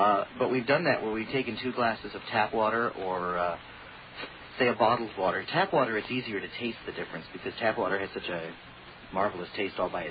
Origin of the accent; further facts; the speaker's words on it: Boston, Massachusetts, United States; moved away; being a earthquake-conscious Californian now, Sam, I'm from Boston, where we don't really get earthquakes. We get blizzards